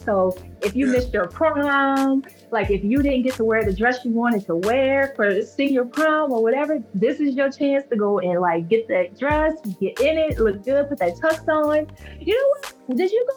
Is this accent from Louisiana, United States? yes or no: yes; Louisiana, United States; I chose Atlanta specifically because I'm in Louisiana. I'm from Louisiana.